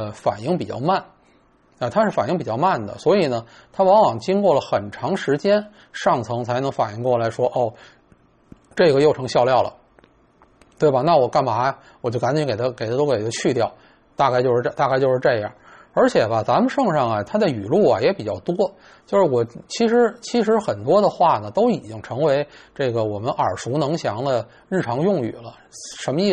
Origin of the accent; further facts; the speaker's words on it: China; 这也是大家应尽的，作为中国人应尽的义务